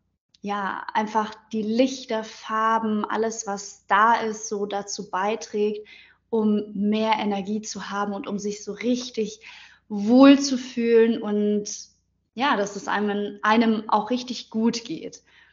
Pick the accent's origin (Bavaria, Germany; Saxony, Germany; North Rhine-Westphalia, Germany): Bavaria, Germany; Munich; Ich komme aus München. Ich bin auch aktuell in München